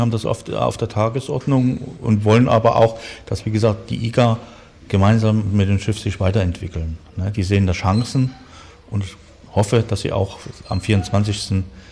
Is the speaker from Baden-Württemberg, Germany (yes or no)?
no; Rostock, Mecklenburg-Vorpommern, Germany; Also wir sind alle Rostocker.